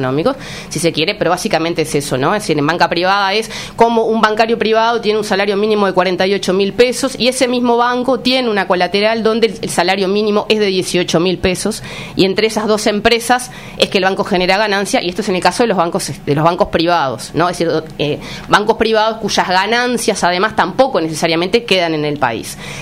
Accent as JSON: {"language": "Spanish", "country": "Uruguay", "said": "primero somos uruguayos."}